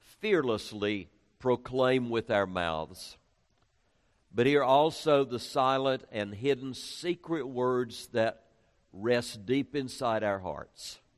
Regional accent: Waynesville, North Carolina, United States; born there; I was born in Waynesville, North Carolina, and then I went off to Davidson College

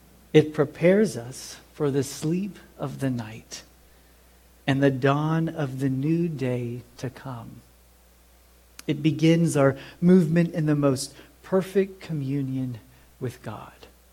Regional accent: Nashville, Tennessee, United States; I grew up here in Nashville. I grew up at St. Henry, a Catholic parish here in Nashville.

